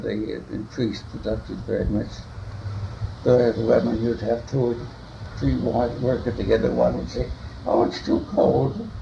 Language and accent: English; Yorkshire and the Humber, United Kingdom; Man, didn't you know I'm a Yorkshire man?